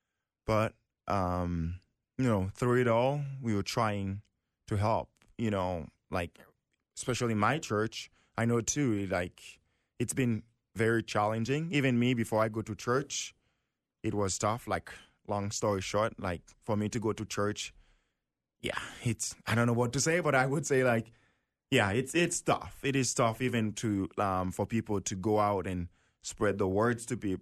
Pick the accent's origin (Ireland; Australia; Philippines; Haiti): Haiti; now in United States; I'm from Haiti.